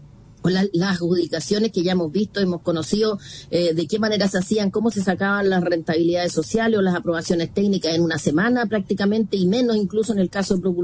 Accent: Chile; resguardar nuestro patrimonio como chileno, que son los fondos públicos

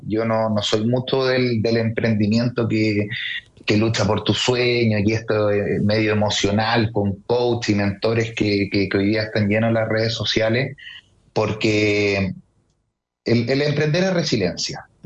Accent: Viña del Mar, Valparaíso, Chile; yo soy de Viña, ¿sí?, en Viña hay una carrera

